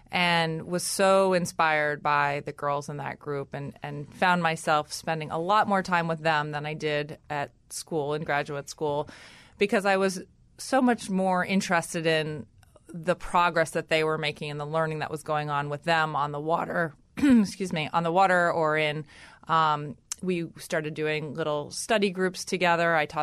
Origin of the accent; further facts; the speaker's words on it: New York City, New York, United States; I grew up in New York City and, was lucky enough to really I lived in New York City in a time it's changed so much, right?